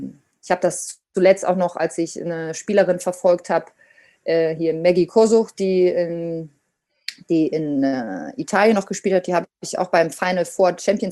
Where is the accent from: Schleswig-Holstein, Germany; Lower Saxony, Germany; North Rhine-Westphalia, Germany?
North Rhine-Westphalia, Germany; Münster; ich bin in Münster mit Trommeln groß geworden